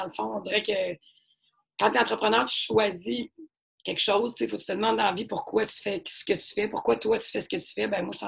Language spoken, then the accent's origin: French; Quebec, Canada; moi, je suis une Beauceronne, là.